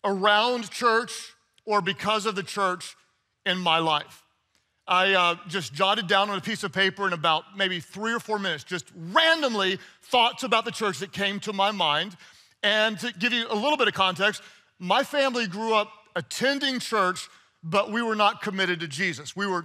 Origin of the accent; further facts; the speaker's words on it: Texas, United States; also born or lived in Oklahoma; I grew up in Texas and in Oklahoma, and we weren't Muslims and we weren't Buddhists